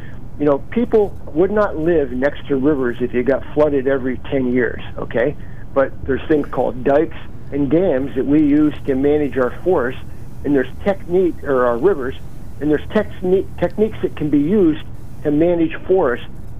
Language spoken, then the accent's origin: English; Williamsport, Pennsylvania, United States; growing up in the Susquehanna Valley in the Williamsport area, when it was still an industrial city